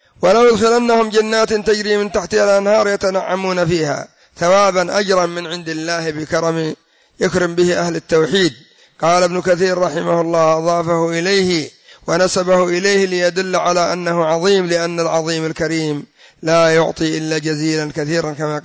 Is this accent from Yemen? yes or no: yes; Yemen; عندنا في اليمن